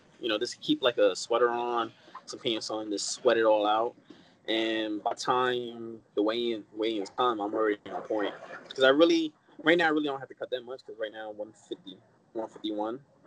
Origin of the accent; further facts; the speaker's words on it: Paterson, New Jersey, United States; I would love to give back to my community because I'm from Paterson, New Jersey.